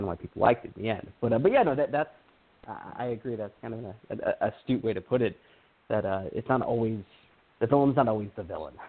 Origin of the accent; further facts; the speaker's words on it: California, United States; I'm from California.